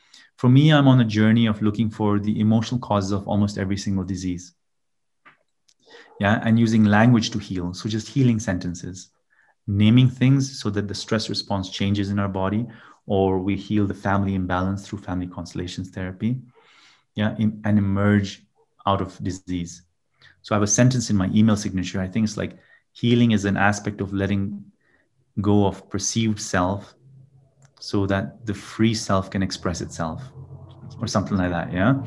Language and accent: English; Kenya; born there; So I came back to Kenya. I was born in Kenya, and I came back to Kenya to do mobile clinics for poor communities.